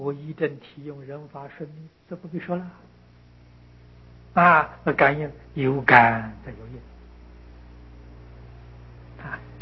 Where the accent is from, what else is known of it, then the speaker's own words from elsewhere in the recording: China; 我们中国人说暴君呢，无恶不作啊。